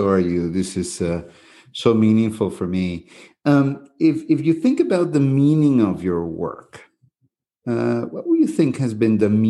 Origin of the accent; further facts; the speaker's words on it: Peru; And, you know, I'm from Peru.